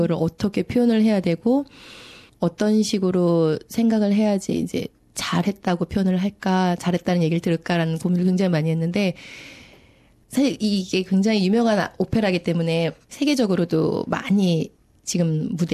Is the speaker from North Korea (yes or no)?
no; South Korea; now in Sydney, Australia; 여기 사는 이제 시드니 사는 교민으로서